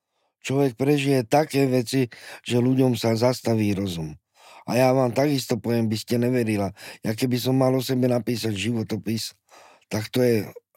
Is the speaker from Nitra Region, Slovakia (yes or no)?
no; Rusovce, Bratislava Region, Slovakia; now in Bratislava, Slovakia; ja som sa po dospelosti osamostatnil a odišiel som z Rusoviec do Bratislavy.